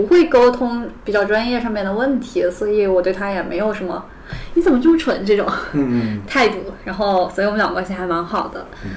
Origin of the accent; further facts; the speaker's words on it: Changzhi, Shanxi, China; 不是山西长治人